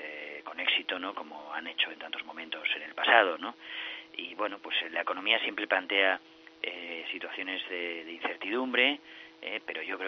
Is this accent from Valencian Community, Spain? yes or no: yes; Castellón, Valencian Community, Spain; yo soy de Castellón y me siento muy de Castellón